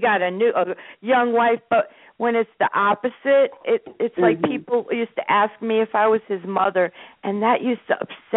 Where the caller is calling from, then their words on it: New Jersey, United States; New Jersey.